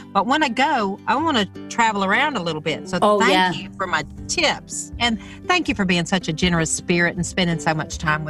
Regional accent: the South, United States; Oh, of course. I grew up in the South, girl.

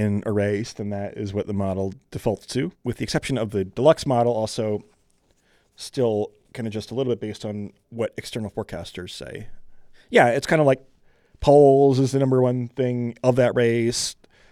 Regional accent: Michigan, United States; I grew up in Michigan.

